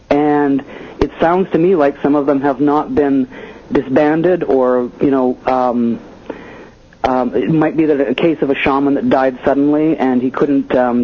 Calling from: Vancouver, British Columbia, Canada; I'm calling from Vancouver.

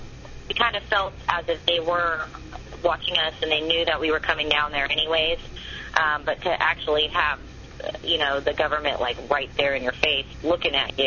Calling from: Elk Grove, California, United States; I'm calling from Elk Grove, California.

